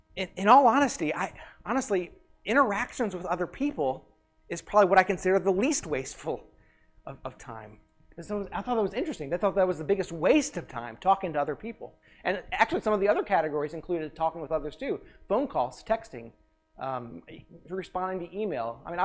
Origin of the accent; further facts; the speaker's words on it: Missouri, United States; now in Illinois, United States; I just want to point out that I am from Missouri, so I don't know if that counts or not, but I have lived in Illinois for almost 15 years now.